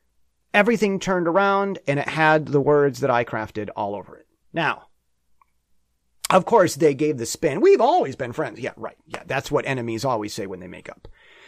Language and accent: English; Michigan, United States; I'm from Michigan's 4th District.